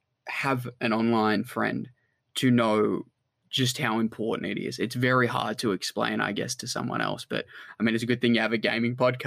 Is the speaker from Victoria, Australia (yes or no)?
no; New South Wales, Australia; I came down to Melbourne one time. I'm from New South Wales